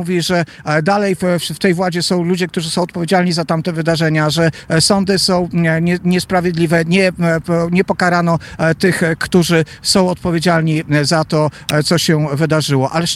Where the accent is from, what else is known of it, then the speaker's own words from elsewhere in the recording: Lviv, Lviv Oblast, Ukraine; Єстеśmy з західної України, jestem z Lwowa.